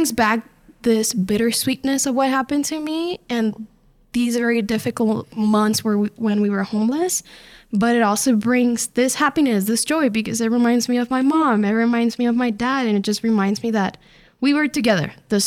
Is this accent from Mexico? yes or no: yes; Ciudad Juarez, Chihuahua, Mexico; growing up in Ciudad Juarez